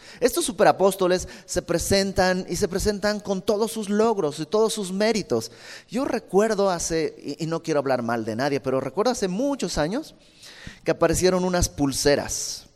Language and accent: Spanish; Tlaquepaque, Jalisco, Mexico; yo no soy ni de barro, yo soy de Tlaquepaque.